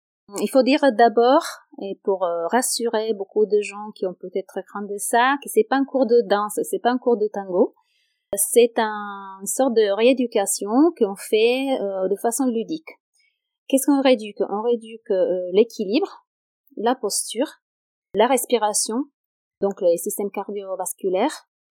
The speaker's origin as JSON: {"language": "French", "country": "Italy", "second_language": "French", "said": "en Italie, moi je suis italienne, hein, pour vous dire"}